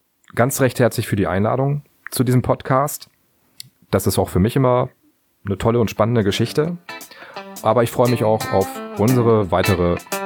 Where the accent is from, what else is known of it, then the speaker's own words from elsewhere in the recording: Cuxhaven, Lower Saxony, Germany; ich vermiete ja Musikanlagen in Cuxhaven, weil Cuxhaven ist mein Heimatort und auch der Ort, in dem ich wohne.